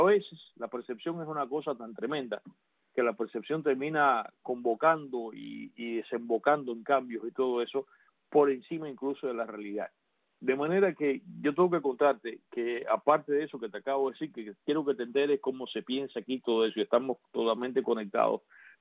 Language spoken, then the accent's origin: Spanish; Cuba; somos cubanos y para Cuba trabajamos.